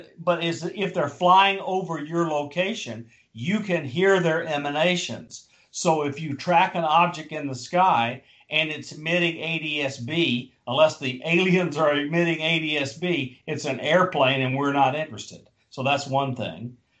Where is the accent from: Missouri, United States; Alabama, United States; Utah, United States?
Alabama, United States; I retired in May, returned to my home state, which is Alabama, where I now have a home